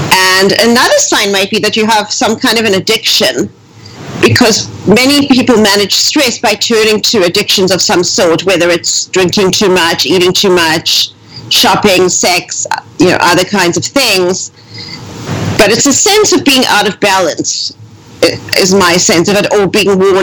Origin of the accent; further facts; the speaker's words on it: South Africa; I grew up in South Africa. Towards the last years of apartheid.